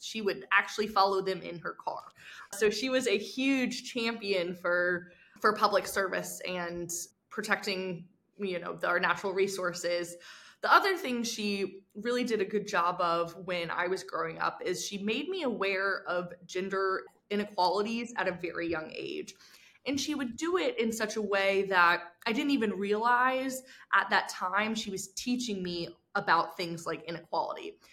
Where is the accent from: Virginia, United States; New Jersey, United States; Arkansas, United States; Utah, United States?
Virginia, United States; Roanoke; also born or lived in Arlington; I was born in Arlington, Virginia, so consider DC and the Northern Virginia area home, but also was raised in Roanoke, Virginia, so Southwestern Virginia is also near and dear to my heart